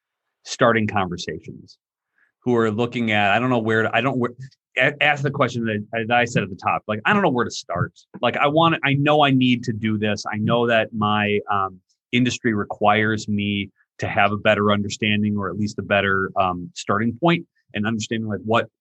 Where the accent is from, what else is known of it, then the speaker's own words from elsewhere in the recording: Minneapolis, Minnesota, United States; I grew up in South Minneapolis.